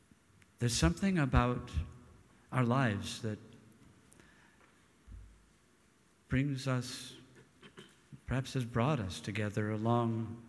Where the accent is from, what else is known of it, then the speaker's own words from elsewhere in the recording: Wisconsin, United States; I grew up in Wisconsin, actually, before I worked my way down to Texas.